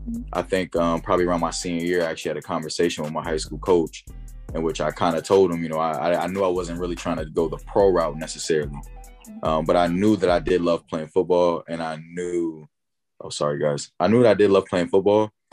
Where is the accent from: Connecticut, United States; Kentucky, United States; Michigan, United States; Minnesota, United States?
Connecticut, United States; Windsor; I'm from the Windsor, Hartford area, born and raised. Went to, graduated from Windsor High School.